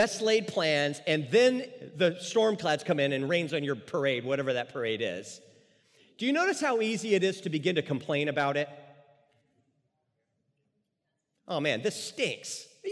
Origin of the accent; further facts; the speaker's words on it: San Francisco, California, United States; I grew up in San Francisco, so kind of hometown for me